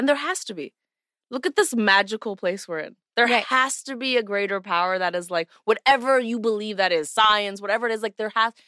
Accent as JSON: {"language": "English", "country": "Canada", "said": "I'm Canadian."}